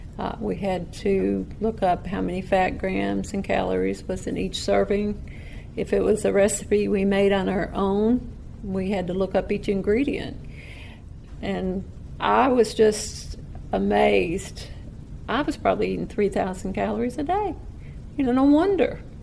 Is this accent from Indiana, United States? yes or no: no; Kentucky, United States; born there; my parents are originally from Perry County, from Hazard, and I was born in Powell County, Kentucky.